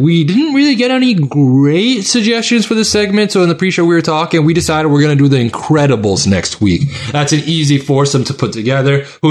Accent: Canada; even though I'm Canadian.

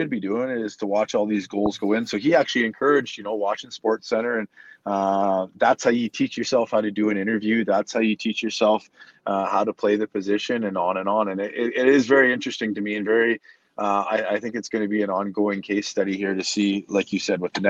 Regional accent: Canada; hockey was something we grew up doing in Canada

